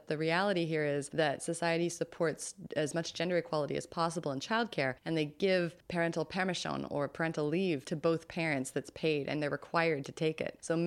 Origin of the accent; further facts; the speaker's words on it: California, United States; as a Californian, you know, we deal with smog, et cetera.